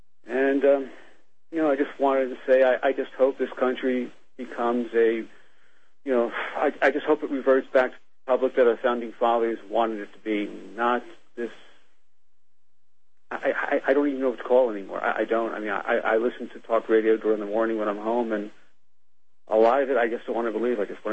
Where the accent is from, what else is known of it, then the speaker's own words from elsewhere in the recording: New Jersey, United States; I'm originally from New Jersey. If you've ever heard of towns like Patterson, East Orange, they're filled with radical Muslims, and it's only getting worse.